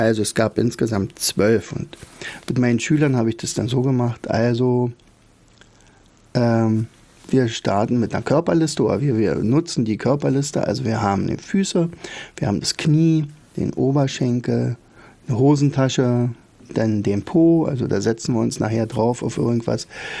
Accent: Oderberg, Brandenburg, Germany; sie zog also nicht ins Schloss Bellevue, sondern blieb in meiner Heimatstadt Oderberg.

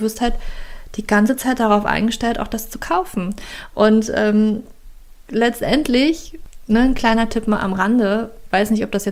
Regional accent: Germany; ich komme aus Deutschland

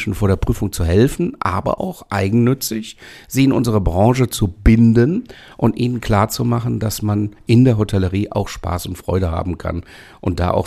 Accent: Cologne, North Rhine-Westphalia, Germany; als Kölner

